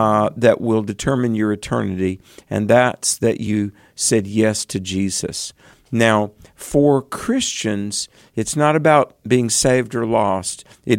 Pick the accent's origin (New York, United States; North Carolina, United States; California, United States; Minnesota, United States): North Carolina, United States; We shall begin in my home state of North Carolina